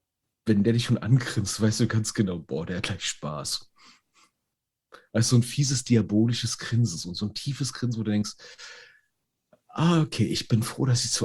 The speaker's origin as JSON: {"language": "German", "region": "Berlin", "country": "Germany", "said": "Ich als Berliner war sehr, sehr traurig."}